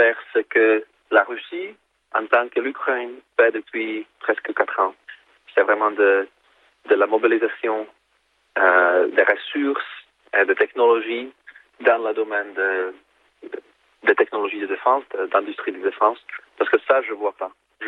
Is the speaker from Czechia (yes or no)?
yes; Czechia; Ce qui est un peu différent chez nous, en Tchéquie, en République tchèque